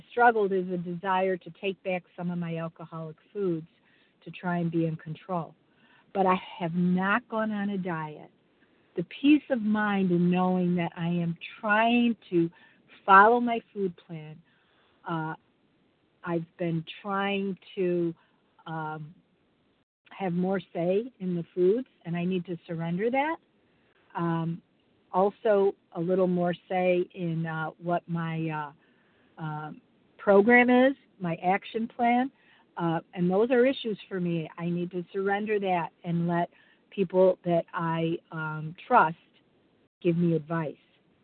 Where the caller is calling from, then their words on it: Chicago, Illinois, United States; I'm calling from Chicago.